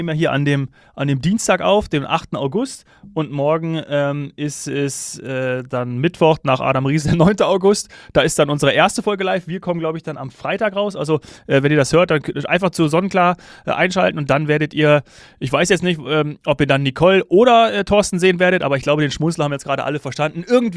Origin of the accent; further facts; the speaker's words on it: Bavaria, Germany; das für mich als Bayer ist das auch super.